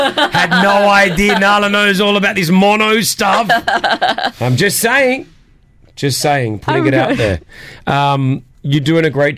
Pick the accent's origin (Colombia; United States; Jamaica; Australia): Australia; growing up in Australia, this is what every day was, mosquitoes and flies all the time.